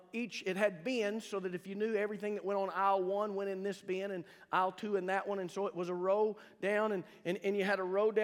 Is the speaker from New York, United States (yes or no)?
no; Altus, Oklahoma, United States; I remember for me when I was growing up in Altus, kind of one of the places where a lot of the high schoolers worked